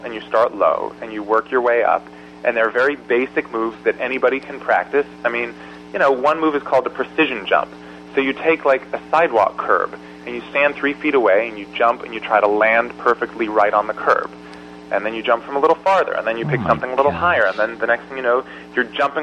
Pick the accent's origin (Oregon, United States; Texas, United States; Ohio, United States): Oregon, United States; Portland; They're a band from my hometown of Portland, Oregon.